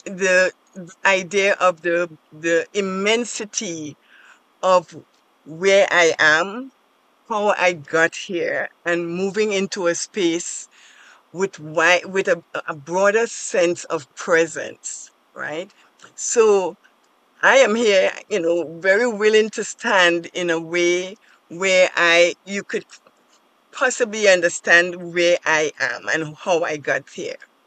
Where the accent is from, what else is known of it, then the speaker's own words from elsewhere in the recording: Tobago, Trinidad & Tobago; I am originally from Tobago, from the islands of Trinidad and Tobago. And this small island actually taught me most of what I know